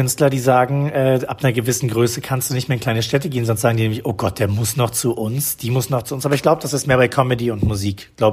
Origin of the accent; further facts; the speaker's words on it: Mecklenburg-Vorpommern, Germany; ich komme ja aus Mecklenburg-Vorpommern, das heißt, da ist ja wirklich viel Fläche und viel zu tun, wenn man Lust hat.